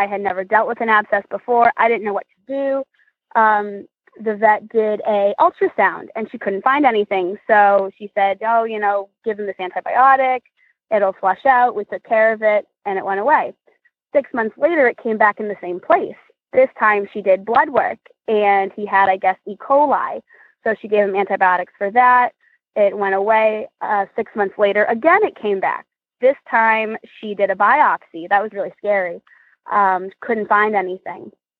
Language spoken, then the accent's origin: English; Ashland, Massachusetts, United States; I am from Ashland, Massachusetts.